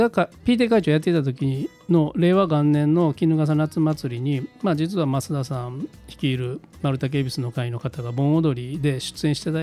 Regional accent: Kyoto, Japan; 僕の地元でもないんですよ、衣笠学区っていうのは。僕大将軍学区なんで、

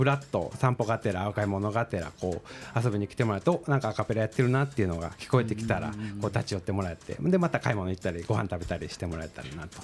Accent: Kyoto, Japan; 僕はですね京都生まれ京都育ちでこの京都という場所がすごく好きで

